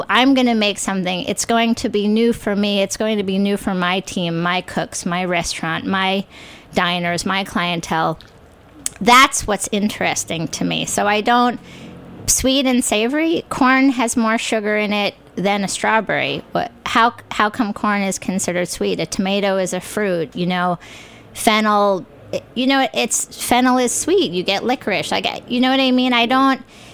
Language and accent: English; New York, United States; Even though I grew up in New York, it was starting to sort of creep through my New York roots